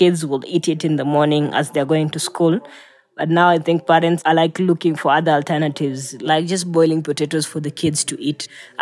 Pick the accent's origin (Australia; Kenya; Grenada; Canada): Kenya; Kibra, Nairobi; I think for us, we were born and raised in Kibra